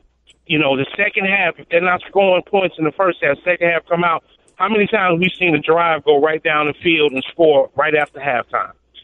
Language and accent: English; Chicago, Illinois, United States; I'm from the South Side. I'm from Riverdale. So, you know, I'm a White Sox fan.